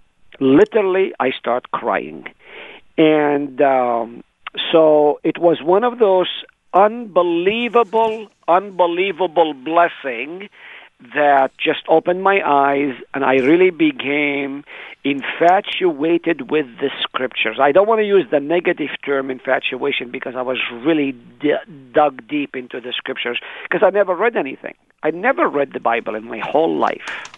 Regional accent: Nazareth, Northern District, Israel; moved away; it wasn't until I came to this country that someone asked me, what is it like growing up in Israel, the home of Jesus Christ? And that was just like just brand new revelation. And when they found out I was from Nazareth

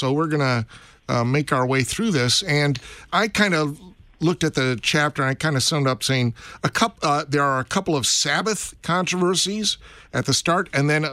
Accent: Chicago, Illinois, United States; And now I'm from Chicago, originally born and bred, and so I didn't get out to the far suburbs quite often.

